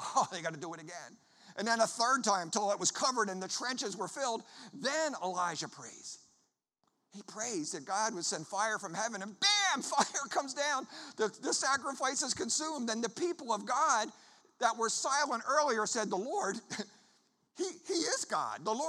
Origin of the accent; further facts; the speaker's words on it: Philadelphia, Pennsylvania, United States; It's not just because I'm from Philly